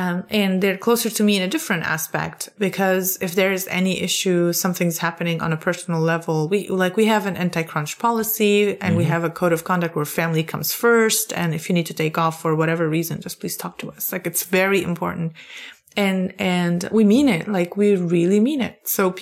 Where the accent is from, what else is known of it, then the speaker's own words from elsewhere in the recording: Lebanon; I grew up in Lebanon. This is like almost always how people expect things from women.